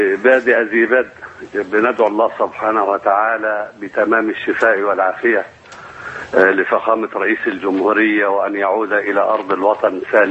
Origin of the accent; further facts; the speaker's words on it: Egypt; ونحن جميعا أبناء مصر، نحن جميعا من أصل واحد، المسلم والمسيحي الكل كان قبطيا